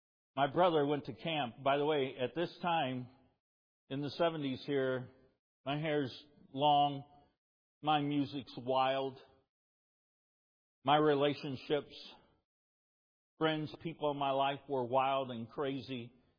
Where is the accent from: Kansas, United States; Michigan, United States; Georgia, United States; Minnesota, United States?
Kansas, United States; DeSoto; I grew up in DeSoto, Kansas, and boy, it was highlight in the 70s